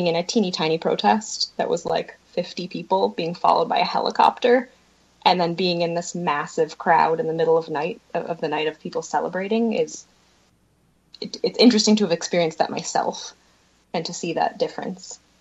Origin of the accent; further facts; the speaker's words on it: Chicago, Illinois, United States; I'm from Chicago, so I was in Chicago when the White Sox won the World Series